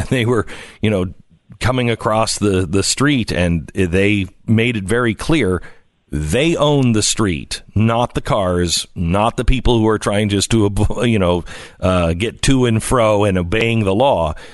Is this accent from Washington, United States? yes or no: yes; Mount Vernon, Washington, United States; I grew up in the Seattle area, grew up in Mount Vernon, Washington.